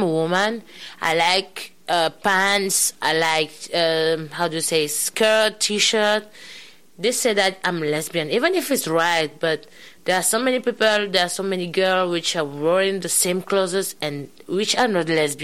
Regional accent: Cameroon; I'm coming from Cameroon

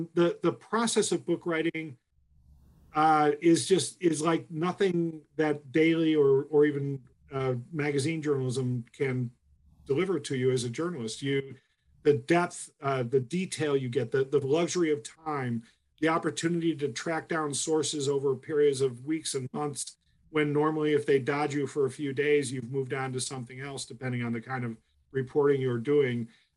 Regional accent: Chicago, Illinois, United States; I grew up in the Chicago area. I was born in the city.

